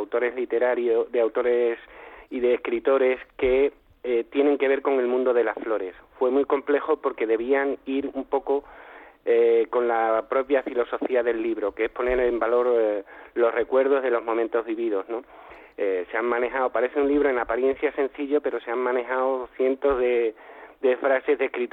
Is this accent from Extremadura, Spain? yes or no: yes; Extremadura, Spain; en mi tierra, en Extremadura, el cerezo supone un movimiento económico brutal